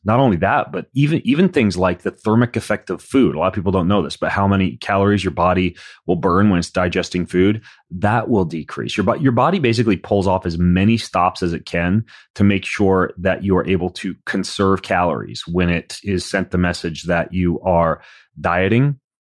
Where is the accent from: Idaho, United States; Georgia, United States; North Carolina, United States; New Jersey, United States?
Idaho, United States; because I grew up in Idaho